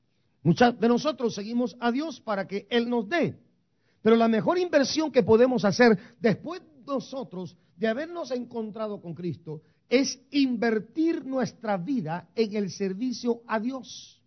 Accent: Guatemala; now in United States; Yo también soy migrante. Yo me vine hace 41 años de Guatemala en la misma condición que ustedes llegaron a los Estados Unidos, diré yo.

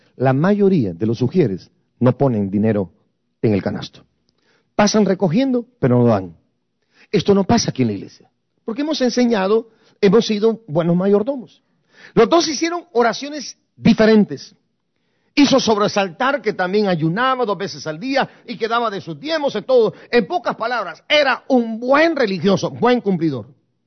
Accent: Guastatoya, El Progreso, Guatemala; decir que yo soy de Guatemala, que soy nacido en Guastatoya

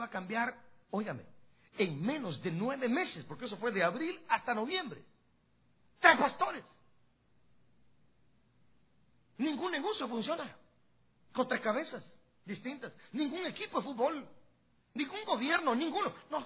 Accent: Guatemala; Nosotros tuvimos un terremoto devastador en Guatemala. El día 4 de febrero de 1976. En mi pueblo habíamos más de 12.000 habitantes.

